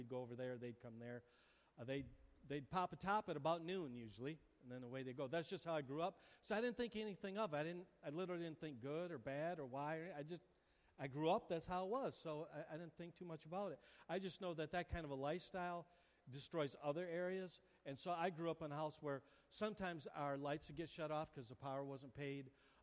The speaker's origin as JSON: {"language": "English", "town": "Easttown", "country": "United States", "tie": "born there", "said": "so I was born in Easttown, which if you've been to Easttown the last few years, it didn't look like it does now."}